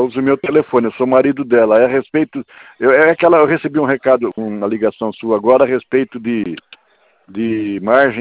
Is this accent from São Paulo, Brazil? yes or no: yes; São Carlos, São Paulo, Brazil; nós somos de São Carlos, no interior de São